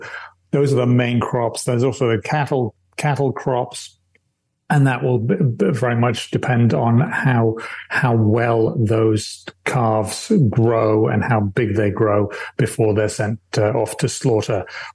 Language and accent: English; England, United Kingdom; accent: English; I have bad French when I speak it with my English accent, and Americans will be doing the same.